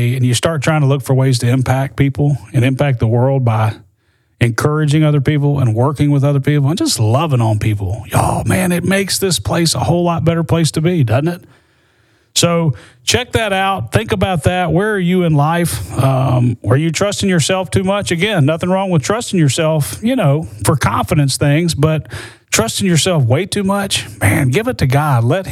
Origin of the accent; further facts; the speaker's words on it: Birmingham, Alabama, United States; relocated me back to my hometown of Birmingham and the Birmingham area.